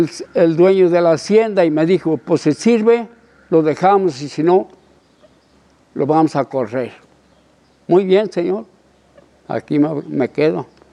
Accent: Tecotlán, Jalisco, Mexico; also born or lived in Ayotitlán; Nací en Ayotitlán el 16 de abril de 1933. Hice los estudios de primero a cuarto grado en la Escuela 5 de Mayo de Ayotitlán, municipio de Tecotlán, Jalisco.

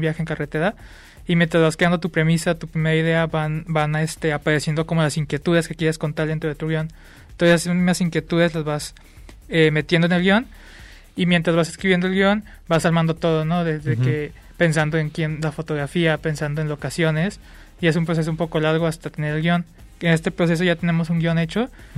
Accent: Colima, Mexico; Entonces nosotros tenemos locaciones tanto aquí en Guadalajara como en Colima, de donde soy yo.

